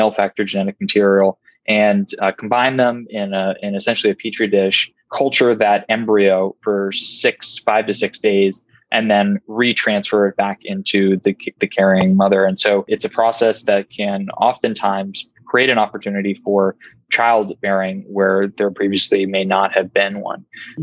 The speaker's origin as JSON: {"language": "English", "town": "Cambridge", "region": "Massachusetts", "country": "United States", "tie": "born or raised there", "said": "I grew up here actually in the Boston area in Cambridge."}